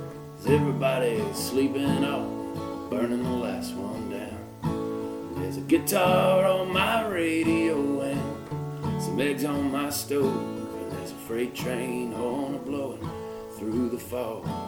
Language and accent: English; Nashville, Tennessee, United States; also born or lived in New York City / Knoxville; I was born in New York City and I moved here with my family. I guess I was about four. So I grew up pretty much in Nashville, out south of Franklin. I moved to Knoxville when I was 18